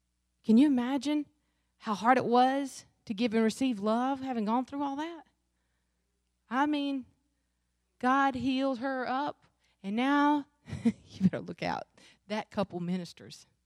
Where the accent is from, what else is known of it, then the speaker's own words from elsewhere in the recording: Wingate, North Carolina, United States; I grew up in Wingate, North Carolina, small little rural suburban town. Everybody loved each other. Grew up at Wingate Baptist Church, one of the most loving churches in the world.